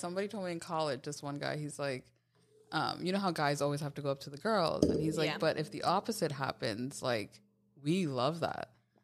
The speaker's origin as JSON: {"language": "English", "region": "New York", "country": "United States", "said": "And, as a New Yorker, I was thinking, like, oh, my God."}